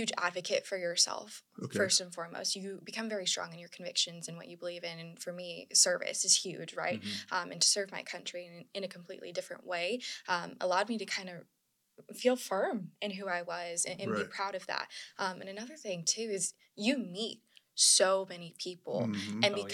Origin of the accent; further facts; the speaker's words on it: Battle Ground, Washington, United States; We grew up in Battleground, Washington, graduated from Prairie High School.